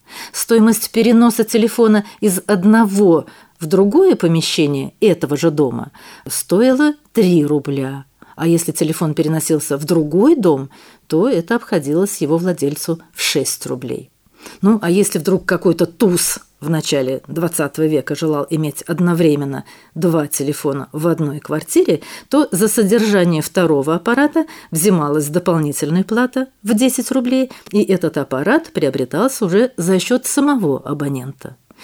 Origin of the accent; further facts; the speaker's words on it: Saratov, Saratov Oblast, Russia; Вот, скажем, я, коренная саратовская, никогда не задавалась вопросом, с какого же времени в Саратове существует специализированная английская школа.